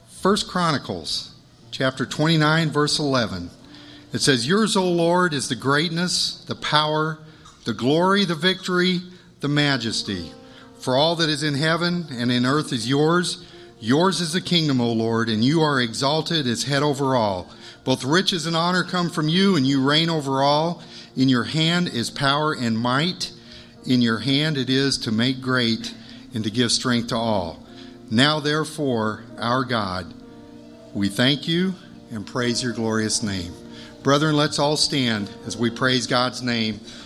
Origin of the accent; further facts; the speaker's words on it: Tyler, Texas, United States; I'm here with my wife and my son. We are from Tyler, Texas.